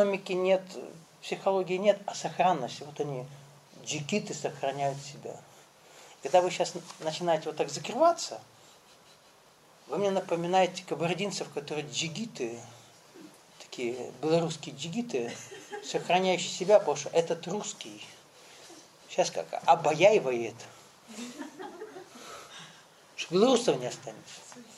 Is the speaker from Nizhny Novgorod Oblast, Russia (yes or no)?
no; Kabardino-Balkaria, Russia; Я вырос на Кавказе. Вырос в очень маленькой республике, где там, ну, 700 тысяч жителей на всю республику. Кавказская. Причем там два народа. Кабардино-Балкария. Там, где Эльбрус стоит.